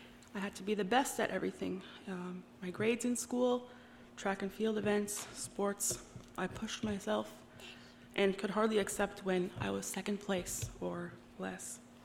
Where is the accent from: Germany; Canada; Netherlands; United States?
Canada; Leamington, Ontario; I was born in Leamington and mostly grew up here, except for a few short moves to Mexico, Manitoba, and even Kansas when I was very young, too young to remember.